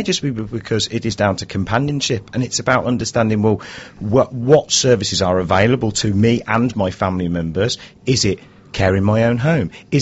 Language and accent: English; Redditch, West Midlands, United Kingdom; I've done my best to sort of iron it out, but no, I'm originally from Redditch in the West Midlands.